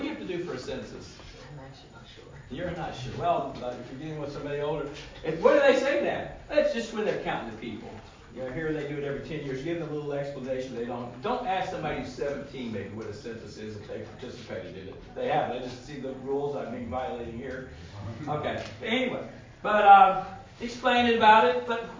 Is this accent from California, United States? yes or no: no; New Jersey, United States; born there; accent: southern; Usually they always tease me about my southern accent, but I was born in New Jersey. But I probably have to go to my family home in Georgia.